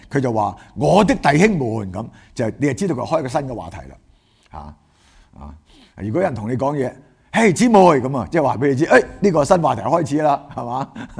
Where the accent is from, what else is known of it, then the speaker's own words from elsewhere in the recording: Guangdong, China; 唔好隨便發誓我哋廣東人話咩啊